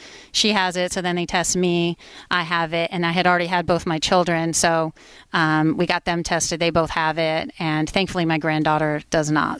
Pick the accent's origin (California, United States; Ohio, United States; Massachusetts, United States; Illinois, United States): Massachusetts, United States; Framingham; I grew up in Framingham, even though I live in Western Mass now.